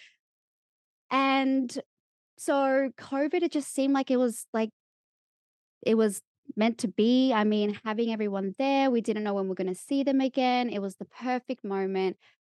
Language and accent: English; Melbourne, Victoria, Australia; also born or lived in Sydney; now in London, United Kingdom; I grew up in Melbourne and then moved to Sydney for 5 years. I'm now currently in London.